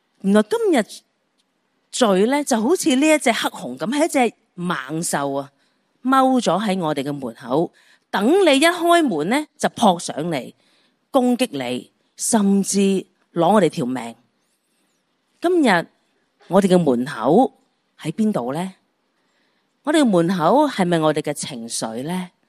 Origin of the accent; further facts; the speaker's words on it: Guangdong, China; 即係我哋广东人讲拉长块面，即係表示乜嘢啊，佢好失望，佢好不满。